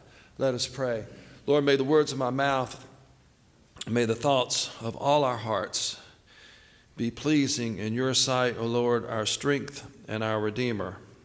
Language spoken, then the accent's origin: English; Laurel Hill, North Carolina, United States; The lake I grew up on out in Laurel Hill is called Richmond Mill Lake.